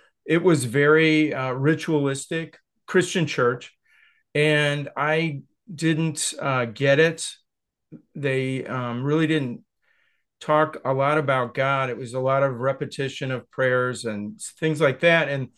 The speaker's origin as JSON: {"language": "English", "region": "Ohio", "country": "United States", "tie": "born or raised there", "said": "I'm from Ohio. I live in Ohio all my life"}